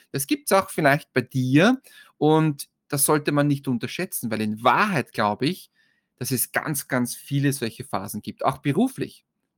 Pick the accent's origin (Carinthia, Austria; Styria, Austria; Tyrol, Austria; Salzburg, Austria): Styria, Austria; bei uns in Österreich, also bei uns in der Steiermark, in einer Woche Schulstart